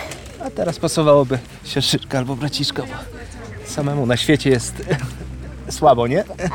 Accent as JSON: {"language": "Polish", "town": "Sienica Królewska Duża", "region": "Lublin Voivodeship", "country": "Poland", "said": "Właściwie to jesteśmy z Sienicy Królewskiej Dużej, z podcastnego stawu, parafia Sienica Różana."}